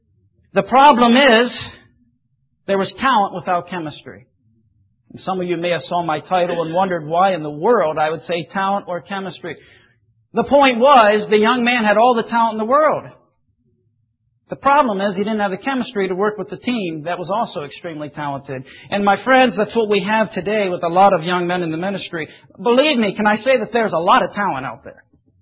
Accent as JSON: {"language": "English", "region": "Pennsylvania", "country": "United States", "said": "Now remember, I'm from Central Pennsylvania. That is sprint car racing galore out there."}